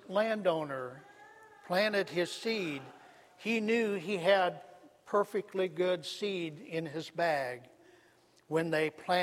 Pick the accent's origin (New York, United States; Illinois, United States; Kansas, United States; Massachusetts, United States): Kansas, United States; Manhattan; I grew up in Manhattan, Kansas, on a farm.